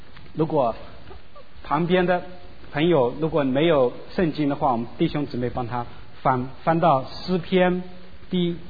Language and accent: Chinese; China; 可惜呢我们是中国人，我们只能看翻译过来的